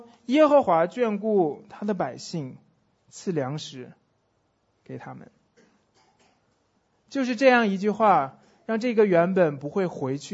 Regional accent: China; 这些曾经代表我作为一个中国人的方式，如今都已经变得不太一样了。

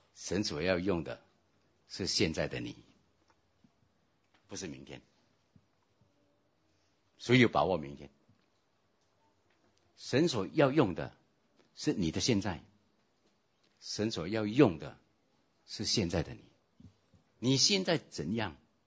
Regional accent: China; 亲爱的弟兄姐妹，我们中国人确实有一句话这么说

